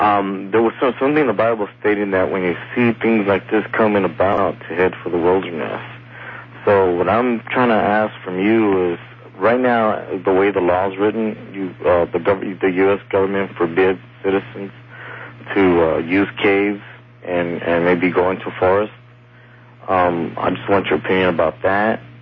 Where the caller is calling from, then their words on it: Los Angeles, California, United States; I'm calling you from East Los Angeles, KFI.